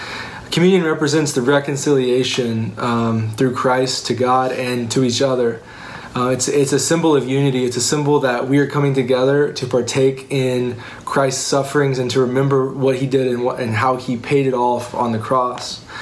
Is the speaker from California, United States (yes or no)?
no; Oklahoma, United States; because we're from Oklahoma and we drink sweet tea.